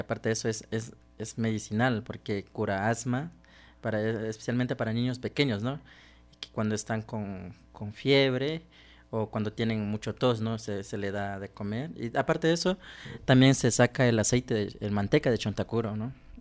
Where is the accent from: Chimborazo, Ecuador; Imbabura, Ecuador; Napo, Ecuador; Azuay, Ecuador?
Napo, Ecuador; Archidona; Yo soy de pueblo Quichua de Rucuyacta, soy de Cantón Archidona